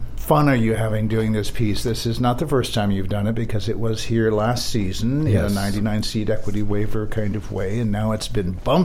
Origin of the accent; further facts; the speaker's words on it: San Diego, California, United States; Mo'olelo, Performing Arts Theater in San Diego, my hometown.